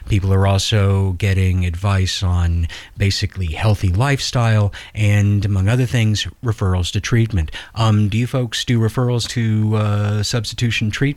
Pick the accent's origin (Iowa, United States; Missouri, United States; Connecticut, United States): Iowa, United States; When I was growing up in Iowa, those were things that we took, we just took for granted